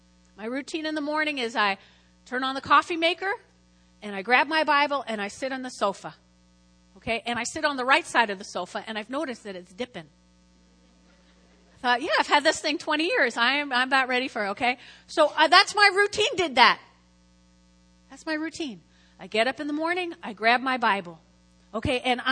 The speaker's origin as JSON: {"language": "English", "region": "New Jersey", "country": "United States", "accent": "Jersey", "said": "It's not my Jersey accent."}